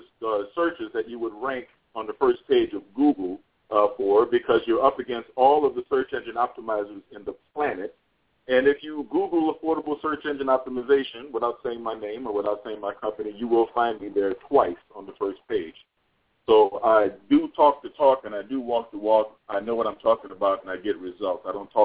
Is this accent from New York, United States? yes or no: no; New Orleans, Louisiana, United States; We talked about, I'm from New Orleans, remember?